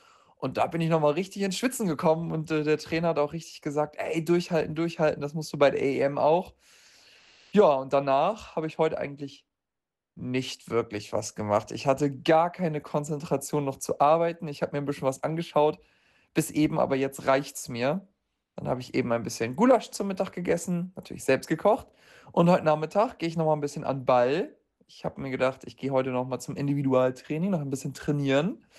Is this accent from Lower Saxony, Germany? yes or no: yes; Lower Saxony, Germany; Ich komme nämlich ursprünglich aus der Lüneburger Heide.